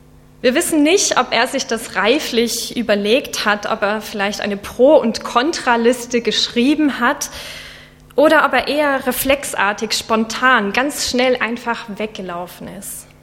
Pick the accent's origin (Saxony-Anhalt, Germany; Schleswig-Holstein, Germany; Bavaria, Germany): Bavaria, Germany; Regensburg; Ich komme ursprünglich aus der Mennonitengemeinde in Regensburg. Da bin ich aufgewachsen und nach meinem Abitur bin ich dann in den Schwarzwald für ein freiwilliges soziales Jahr. Danach bin ich dann nach Kassel gegangen.